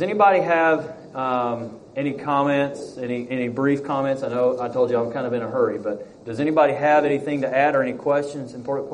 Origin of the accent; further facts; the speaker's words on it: Alabama, United States; I'm from Alabama, we don't say breeches, we say britches.